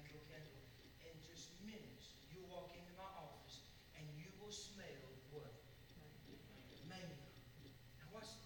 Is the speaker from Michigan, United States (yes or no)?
no; Alabama, United States; And I'm American, Alabamaized, okay?